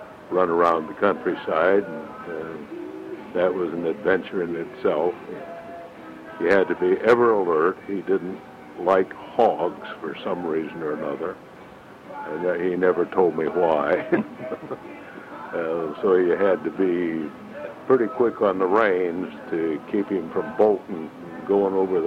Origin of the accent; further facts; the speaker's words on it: Minnesota, United States; born there; also born or lived in Brookings, South Dakota; he got his first job out in Minnesota. I was born in Minnesota. And he moved a couple of times in Minnesota while I was a youngster, and then he moved to Brookings, South Dakota